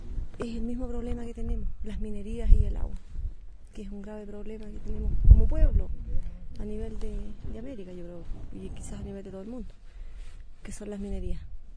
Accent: Atacama, Chile; vengo de Chile, tercera región de Atacama, del Valle del Huasco.

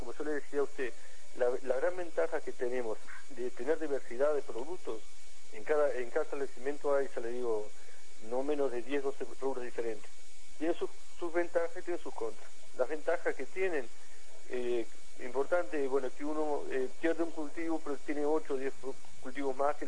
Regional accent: San Bautista, Canelones, Uruguay; somos de San Bautista, somos 4 productores de San Bautista, 2 empresas de San Bautista

